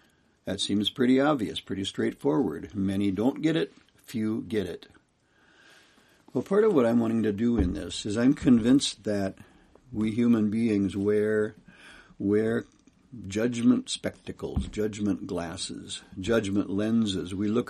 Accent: Kalispell, Montana, United States; I'm from Kalispell, Montana.

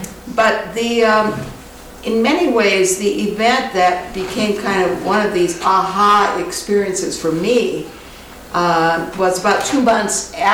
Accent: United States; it was kind of stunning as an American to sit there and to hear

